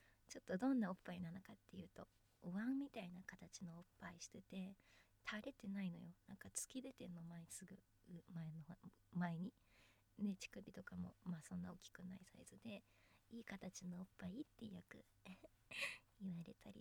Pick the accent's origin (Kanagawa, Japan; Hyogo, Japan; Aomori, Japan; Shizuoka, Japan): Kanagawa, Japan; 出身地は神奈川県です。いっぱい自然がたくさんあっていいとこだよ。